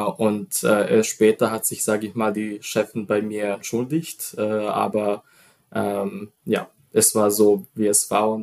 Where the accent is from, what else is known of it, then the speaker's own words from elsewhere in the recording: Serbia; moved away as an adult; now in Germany; wie schon gesagt. Ich komme aus Serbien, habe dort studiert, habe auch kurz gearbeitet in der öffentlichen Apotheke. Und 2020 kam ich dann nach Deutschland